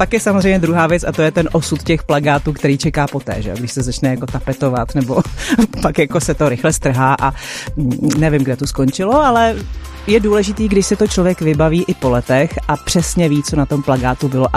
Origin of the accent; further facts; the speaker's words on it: Vrchlabí, Hradec Králové Region, Czechia; Já pocházím z Vrchlabí, což je město, který vy musíte znát